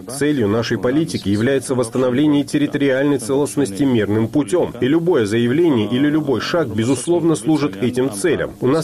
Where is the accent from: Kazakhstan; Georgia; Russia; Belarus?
Georgia; это мы, грузины, виноваты в том, что 20% нашей территории оккупировано.